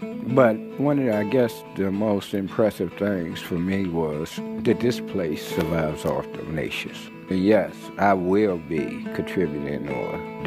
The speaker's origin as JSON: {"language": "English", "town": "Virginia Beach", "region": "Virginia", "country": "United States", "said": "I'm from Virginia Beach, Virginia."}